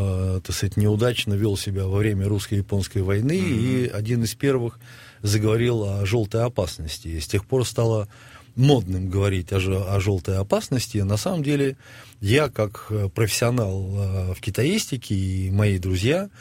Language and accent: Russian; Uryupinsk, Volgograd Oblast, Russia; born there; now in Moscow, Russia; Нет, я родился в Урюпинске.